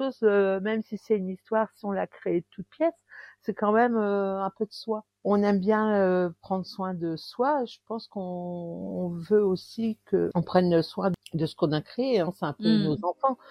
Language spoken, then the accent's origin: French; Calais, Hauts-de-France, France; J'habite près de Lille. Enfin, plus près de Valenciennes. Sinon, je suis native de Calais. Enfin, c'est toujours dans les Hauts-de-France.